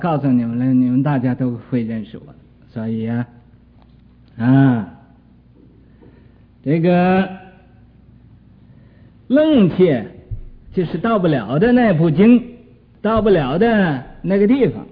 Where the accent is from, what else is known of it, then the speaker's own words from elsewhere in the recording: China; 不知道还知道哦，我是中国人，没有法子忘了，这个就是个麻烦。